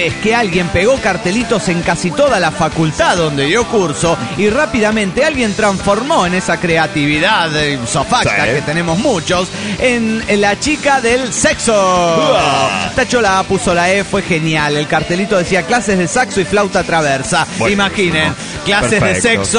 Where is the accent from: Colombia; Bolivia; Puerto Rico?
Colombia; now in Argentina; de Colombia, pero estoy residiendo en Argentina.